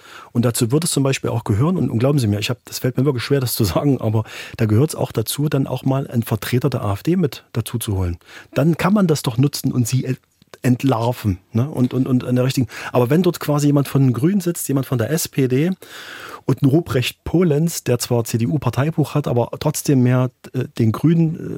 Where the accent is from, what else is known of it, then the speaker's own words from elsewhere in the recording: Waldheim, Saxony, Germany; sie war übrigens auch mal in meiner Heimatstadt Waldheim